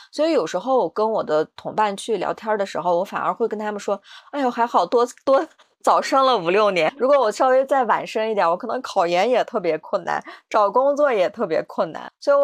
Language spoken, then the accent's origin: Chinese; Kashgar, Xinjiang, China; 回到我们家乡就喀什这里